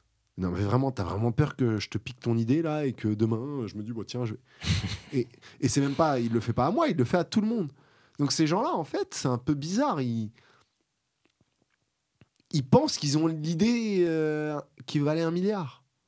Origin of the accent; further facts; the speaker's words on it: Paris, Île-de-France, France; j'ai grandi à Paris jusqu'à mes 8 ans à peu près, 7-8 ans